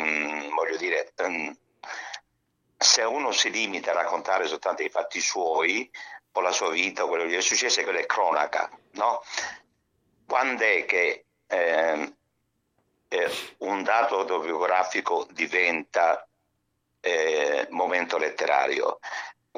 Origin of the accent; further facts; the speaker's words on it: Scigliano, Calabria, Italy; il mio paese di origine è Scigliano, in provincia di Cosenza